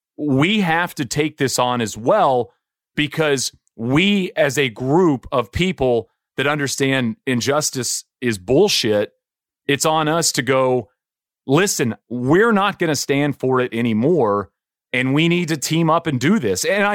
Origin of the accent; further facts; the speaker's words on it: Texas, United States; I mean, I grew up in East Texas.